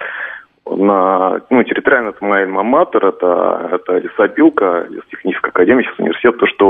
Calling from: Saint Petersburg, Russia; я из Петербурга.

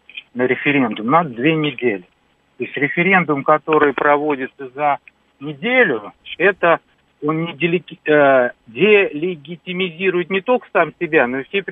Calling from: Moscow, Russia; Я звоню из Москвы.

